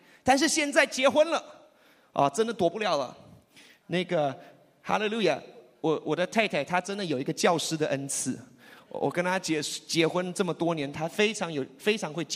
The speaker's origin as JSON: {"language": "Chinese", "country": "United States", "tie": "born or raised there", "said": "那我虽然我在美国出生，我在这边长大，但是我有十年的期间不在这边。"}